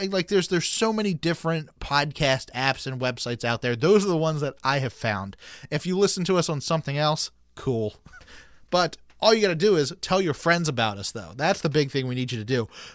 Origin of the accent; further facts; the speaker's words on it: Baltimore, Maryland, United States; accent: Baltimore; I am from Baltimore, and I think I've done a pretty good job of toning down my Baltimorean accent.